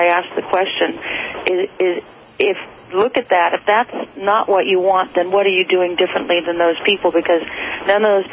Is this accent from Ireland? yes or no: yes; Ireland; Actually, I write, because I'm Irish, and we Irish either drink or write.